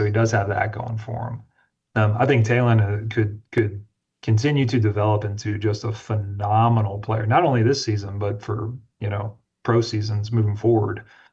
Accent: Houston, Texas, United States; I grew up in Houston, suburbs of Houston, and loved where I grew up

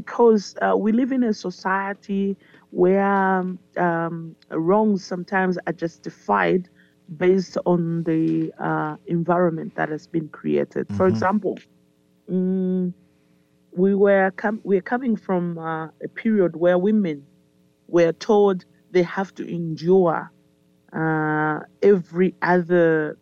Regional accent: Kabwe, Central Province, Zambia; I grew up in Kabwe, in Central Province of Zambia, in a family of seven. I'm the second born

